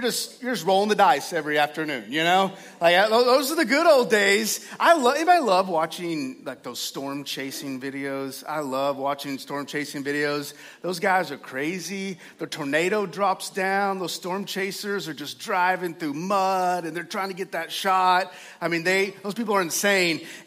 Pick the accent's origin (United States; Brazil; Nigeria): United States; Texas; this is kind of cool because I'm from Texas and I'm weird.